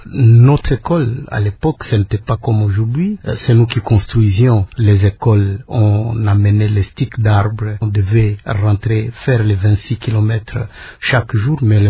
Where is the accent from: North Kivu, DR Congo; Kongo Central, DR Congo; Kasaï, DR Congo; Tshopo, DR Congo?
North Kivu, DR Congo; je passais mon enfance dans mon village natal